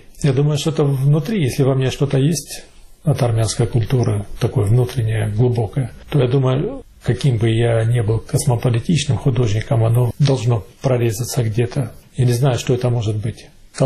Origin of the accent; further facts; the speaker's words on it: Russia; Я вырос в России, воспитывался на российской культуре, одновременно с этим являюсь армянином по национальности, зная и армянскую культуру.